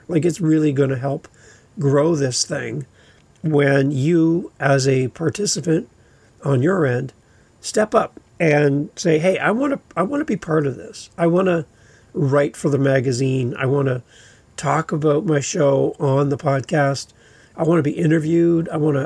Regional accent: Ontario, Canada; I'm a podcaster from Ontario, Canada.

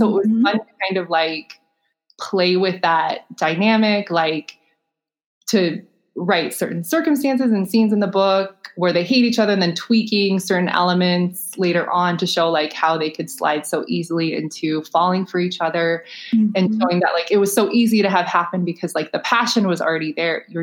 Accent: Nebraska, United States; And like I grew up in Nebraska, so that was easy to pull from for me.

